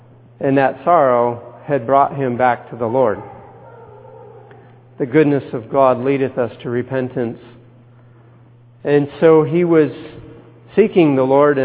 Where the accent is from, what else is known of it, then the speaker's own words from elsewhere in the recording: Tacoma, Washington, United States; You know, I grew up in Tacoma